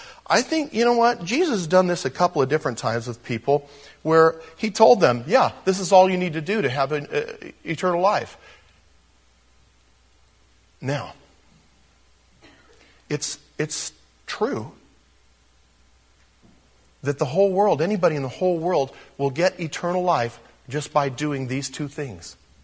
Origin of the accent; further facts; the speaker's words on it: United States; But I'm going to call it Shema, because I'm just an American.